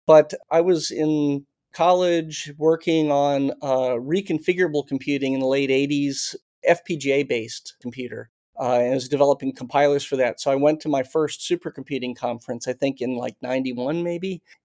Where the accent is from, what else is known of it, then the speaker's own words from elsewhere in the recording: Virginia, United States; There's a physicist at Randolph-Macon College, which is a small college in my hometown. Small town, the college was as big as the town, I think.